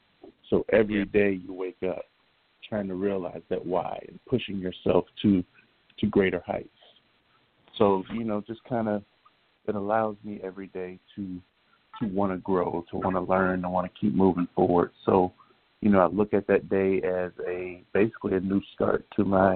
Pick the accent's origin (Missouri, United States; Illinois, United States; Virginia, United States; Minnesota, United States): Illinois, United States; I grew up outside of Chicago, and a lot of my school visits have been back to that area.